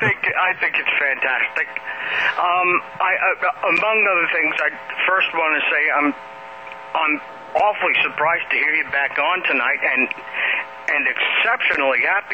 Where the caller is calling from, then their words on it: Oklahoma, United States; from Oklahoma.